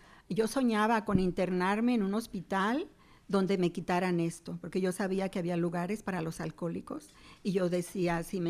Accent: Mexico; moved away as an adult; Después de que me casé, ya me vine de México a los 18 años.

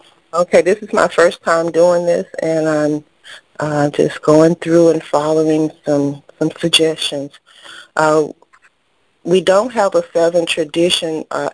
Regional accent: Atlanta, Georgia, United States; your facilitator, and I'm from Atlanta, Georgia.

